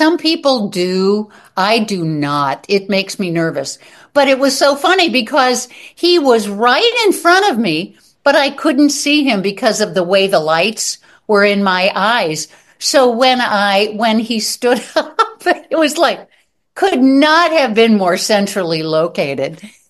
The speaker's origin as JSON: {"language": "English", "region": "Midwest", "country": "United States", "said": "Yeah, I'm a Midwesterner, and you know, you got to be loud and perky at the same time."}